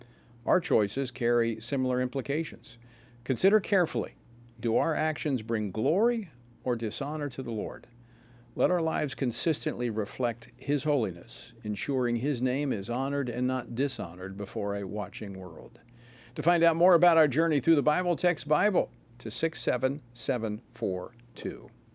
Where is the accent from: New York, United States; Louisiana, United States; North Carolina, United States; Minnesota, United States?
Louisiana, United States; I'm still watching with interest because Louisiana is still my home state.